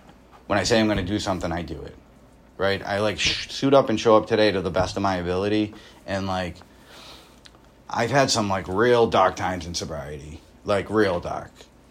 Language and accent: English; Boston, Massachusetts, United States; I grew up in East Boston, guys. They're not smoking hookah over there, right?